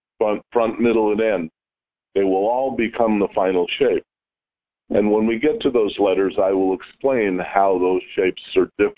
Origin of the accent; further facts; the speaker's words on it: United States; It's because I was raised in America.